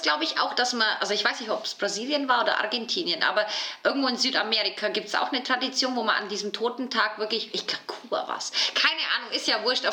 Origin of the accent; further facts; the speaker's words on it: Bavaria, Germany; also ich komme ja aus Bayern, da habe ich auch sehr viele Beerdigungen bedient, also in der Wirtschaft oder im Dorf, wo ich gearbeitet habe.